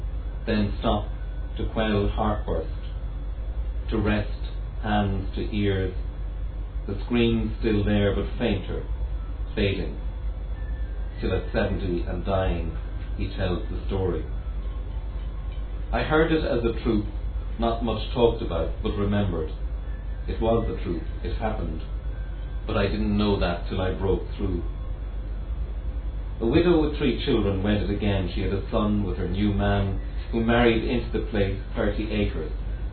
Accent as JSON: {"language": "English", "region": "Connacht", "country": "Ireland", "said": "But I'm originally from Leitrim, a very different landscape altogether"}